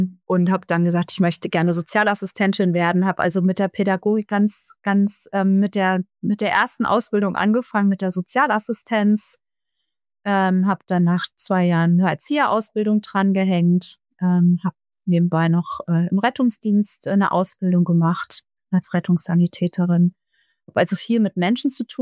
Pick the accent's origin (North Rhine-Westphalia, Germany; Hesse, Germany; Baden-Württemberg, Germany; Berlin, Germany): Hesse, Germany; Frankfurt; ich komme aus Frankfurt